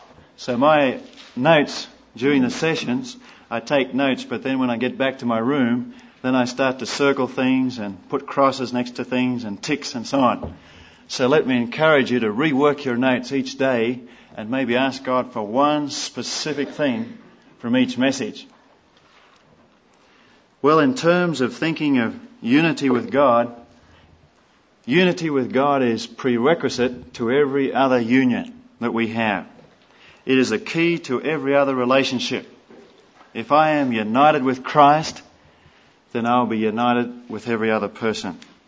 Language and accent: English; Australia; I'm from Australia.